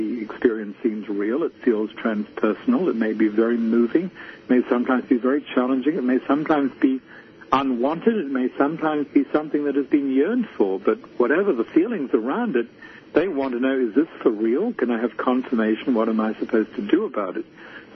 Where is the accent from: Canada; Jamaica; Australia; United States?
Australia; I grew up in Australia